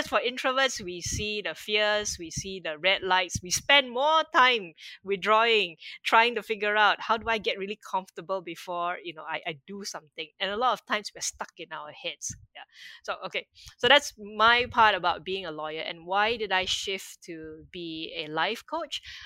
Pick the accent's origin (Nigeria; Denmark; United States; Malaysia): Malaysia; moved away as an adult; also born or lived in Kuala Lumpur, Malaysia / United Kingdom; now in Singapore; My parents are in Malaysia, so I'm now a Singaporean. So then I moved out from my hometown, moved to KL to study on my own at the age of 17. Then after that, I moved to the UK to do my law degree.